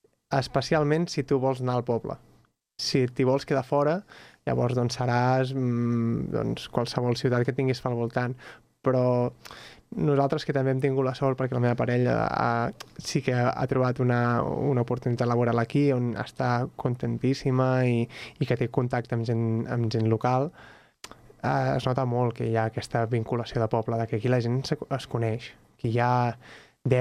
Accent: Barcelona, Catalonia, Spain; now in Sant Cugat del Vallès, Spain; jo sóc fill de Barcelona i fill del meu barri, del Fortpienc, però em sento, aquest any que he viscut aquí, em començo a sentir santcugatenc

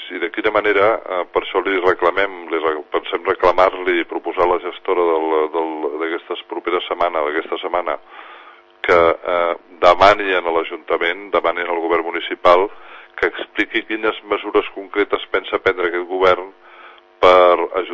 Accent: Catalonia, Spain; Jo com a català

